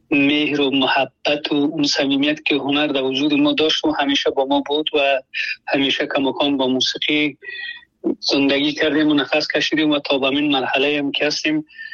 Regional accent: Afghanistan; moved away as an adult; also born or lived in Germany; now in United States; ما جزی همو آدم ها هستیم که از 2022 از افغانستان برآمدیم و آمدیم همین گونه پاکستان، و از پاکستان آلمان، و آلمان هم یک سال و یک نیم سال اونجا بودم و مدتی کوتاه یک پنج ماه میشه که آمدم امریکا و فعلا امریکا هستم.

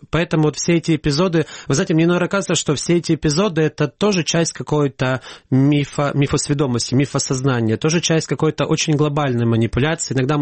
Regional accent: Pokrovsk, Donetsk Oblast, Ukraine; Я родом из города Красноармейск, который сейчас называется Покровск.

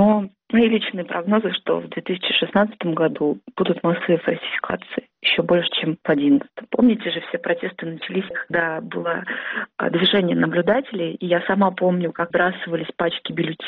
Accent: Izhevsk, Udmurtia, Russia; born there; Я родилась в Ижевске, и первый мой митинг был, мне было 19 лет.

